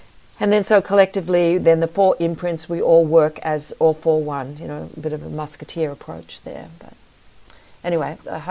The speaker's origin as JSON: {"language": "English", "country": "Australia", "tie": "born or raised there", "said": "growing up in Australia, one of the things I'm very interested in is decolonizing wellness."}